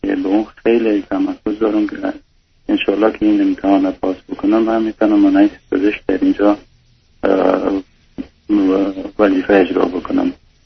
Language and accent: Persian; Afghanistan; moved away as an adult; خب طبعا من از افغانستان هستم، مشکلات زیادی داشتیم از دوران طالبان و مجاهدین، دوران طفولیت ما داشتیم